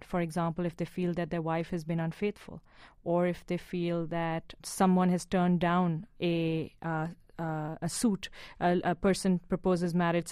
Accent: Pakistan; I was born and raised in Pakistan, and I come from a city.

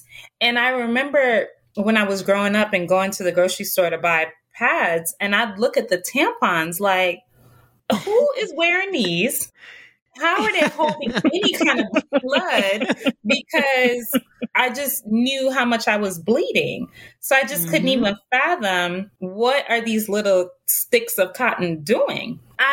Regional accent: Jamaica; I'm originally from Jamaica.

